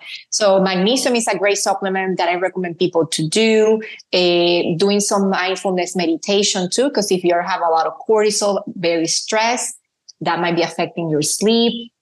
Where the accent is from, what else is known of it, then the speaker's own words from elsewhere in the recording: Puerto Rico; now in United States; I moved from Puerto Rico, a country that have a lot of sun exposure. I was always, you know, surrounded with my vitamin D levels probably were really good. But back then I didn't know. Right. So then I moved to Illinois.